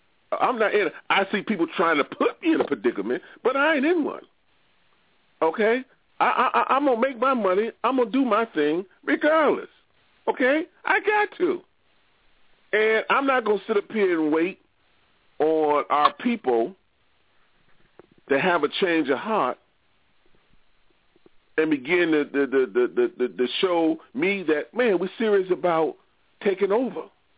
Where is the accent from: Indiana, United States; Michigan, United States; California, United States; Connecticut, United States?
Michigan, United States; Detroit; I'm from the Motor City. I was a kid, Pianchi, when the Arabs came in, the Chaldeans and the Iraqis